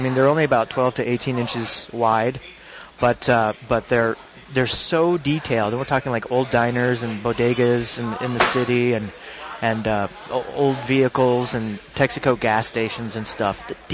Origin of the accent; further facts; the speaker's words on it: Santa Fe, New Mexico, United States; when I was a kid growing up in Santa Fe at the county fair, they would have carnival rides, and they don't anymore.